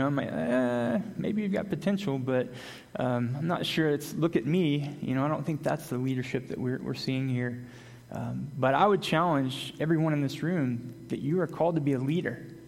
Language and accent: English; Arkansas, United States; My wife and I, I grew up in Northwest Arkansas.